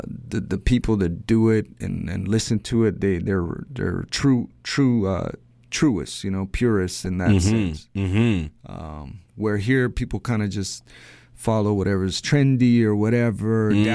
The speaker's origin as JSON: {"language": "English", "town": "Vancouver", "region": "British Columbia", "country": "Canada", "tie": "born or raised there", "also_born_or_lived": "Chile", "said": "I was born in Chile, but I came here within my first year. Right to Vancouver, so I've been an OG since the diaper stage."}